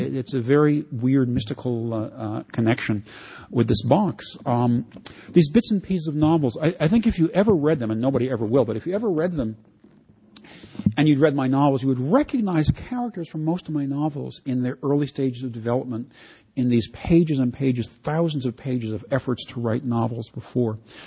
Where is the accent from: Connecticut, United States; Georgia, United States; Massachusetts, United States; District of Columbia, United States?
District of Columbia, United States; Washington; when I was a little boy growing up in Washington, D.C., I used to buy these little spiral notebooks at we lived a block from the elementary school